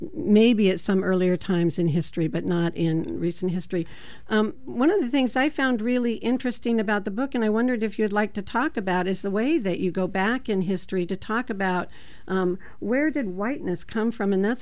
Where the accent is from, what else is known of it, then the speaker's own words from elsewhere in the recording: United States; Growing up in America, growing up with wagon train on TV